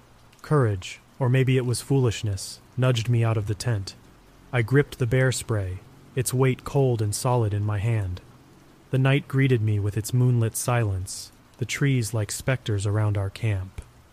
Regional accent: Appalachia, United States; I grew up in Appalachia, where tales of eerie happenings and strange creatures in the woods are as common as dirt roads. But even living there nearly my whole life, nothing weird ever happened to me

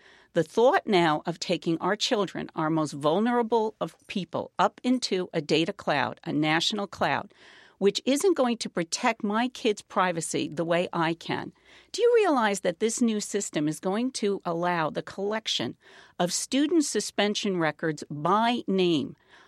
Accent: United States; Oh, my goodness, Jeremy, I'm an American, for crying out loud.

